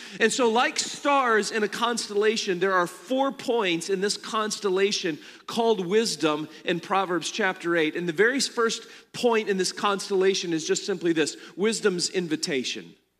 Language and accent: English; Milwaukee, Wisconsin, United States; I am 14 years old. I grew up in Milwaukee, Wisconsin, and Southridge Mall is right there.